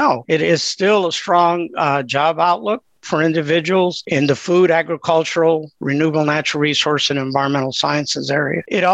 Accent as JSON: {"language": "English", "region": "Illinois", "country": "United States", "tie": "born or raised there", "said": "I am from the Midwest. I grew up in Illinois, and I went to ag schools in Illinois, North Carolina, Tennessee, worked in the southern part of the U.S."}